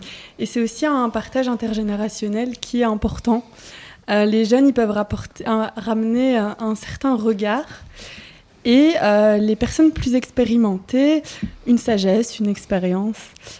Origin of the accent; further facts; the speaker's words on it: Charleroi, Wallonia, Belgium; moi, je viens de Charleroi